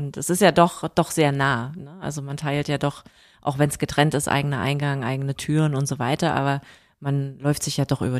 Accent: Germany; Wir sind aus dem Neubau in Berlin gekommen und ich mag eben weiße Wände und ich bin jetzt nicht so der Fan von den dunkellila Wänden im Gästehaus gewesen. Ich glaube, wir sind einfach deutsch, ne?

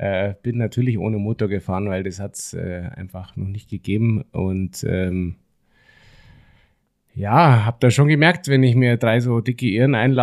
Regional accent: Munich, Bavaria, Germany; ich als gebürtiger Münchner, der seit über 40 Jahren irgendwie auf Wiesen geht oder getragen wurde

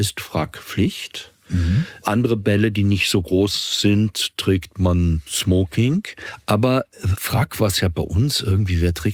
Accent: Vienna, Austria; Ich gehe vom ersten, also von meiner Heimat

